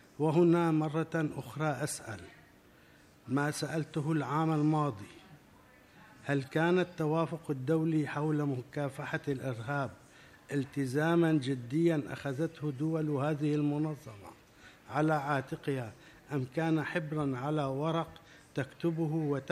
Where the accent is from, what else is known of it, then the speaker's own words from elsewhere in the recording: Syria; وعندما لم تنفع هذه السياسة في بعض الدول بما فيها بلادي سوريا